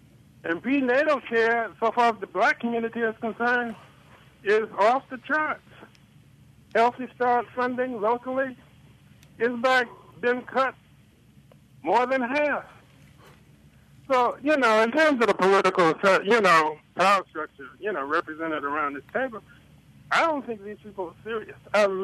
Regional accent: Tallahassee, Florida, United States; Now, I grew up here in Tallahassee. I went to the segregated schools in Tallahassee, separate but equal, if you remember, Tom.

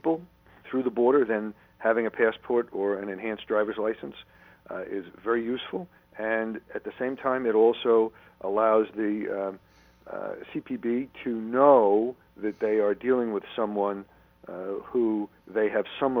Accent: New York, United States; And, you know, it's very interesting because, as you know, I grew up on Long Island.

